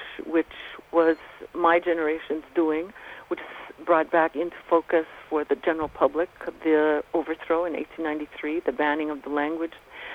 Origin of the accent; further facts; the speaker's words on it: Hawaii, United States; Everyone thinks when I'm traveling, and I say that I come from Hawaii